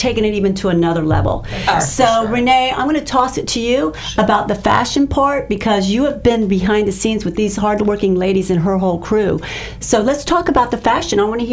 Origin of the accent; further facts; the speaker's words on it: Tampa, Florida, United States; well, you know, we're natives from Tampa, mm-hmm. So I've watched this whole city grow